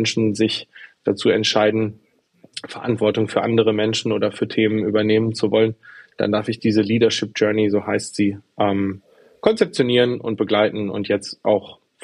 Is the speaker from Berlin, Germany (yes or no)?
no; Dortmund, North Rhine-Westphalia, Germany; Ich komme aus Dortmund, bin da ganz fest verwurzelt.